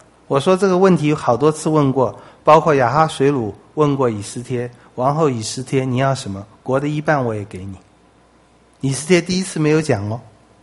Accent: China; 我想我们中国人对这个也是特别的有戚戚焉

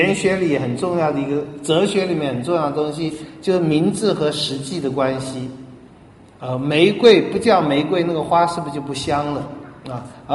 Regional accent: China; 这一点我们中国人也有点懂

